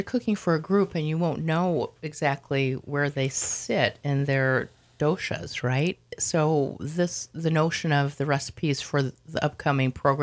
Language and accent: English; Minnesota, United States; We're from Minnesota, and she was actually from Omaha, Nebraska, but she was a huge fan of mung beans.